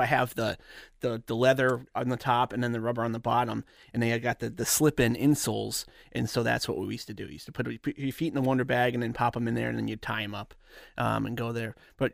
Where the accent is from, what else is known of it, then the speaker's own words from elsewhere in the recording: Massachusetts, United States; I grew up in Western Massachusetts. So okay. Northampton, Springfield area.